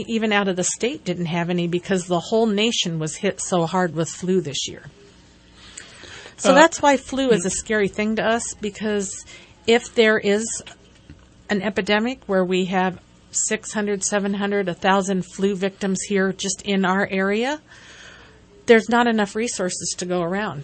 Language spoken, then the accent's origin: English; California, United States; now in New York, United States; I moved there from California, and I was surprised to find that people actually live voluntarily where it gets to be 40 below zero. And so, you know, being a California girl, that was quite outside my area of expertise.